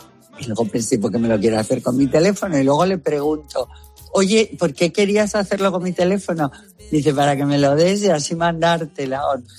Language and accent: Spanish; San Sebastián, Basque Country, Spain; tocan muchísimas canciones de cuando yo vivía en San Sebastián. Sabéis que yo soy de San Sebastián.